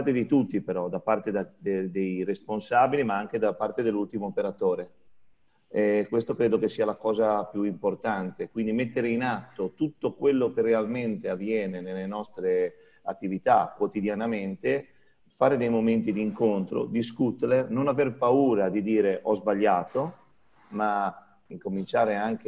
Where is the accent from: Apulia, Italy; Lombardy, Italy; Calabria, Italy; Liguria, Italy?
Liguria, Italy; La Spezia; io sono di La Spezia e quindi sono molto confinante con la Toscana, quindi ho anche lavorato da quelle parti.